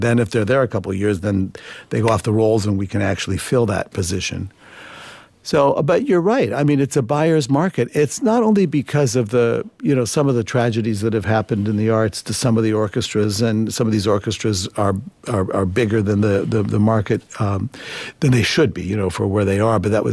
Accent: United States; because I'm an American musician, American trained

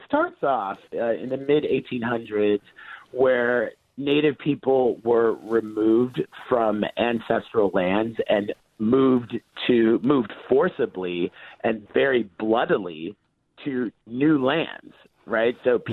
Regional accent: Oklahoma, United States; And I grew up in Oklahoma, and I grew up making fry bread and eating fry bread with all these old ladies in my family.

